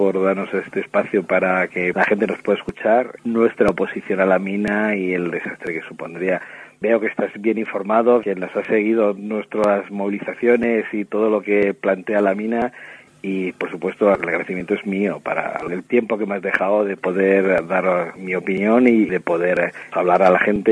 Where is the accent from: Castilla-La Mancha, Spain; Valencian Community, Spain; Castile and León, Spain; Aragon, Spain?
Castile and León, Spain; Villares de Yeltes; En mi caso, yo soy de Villares de Yeltes, que aunque está al lado, es otro partido judicial que se llama Vitigudino, otro pueblo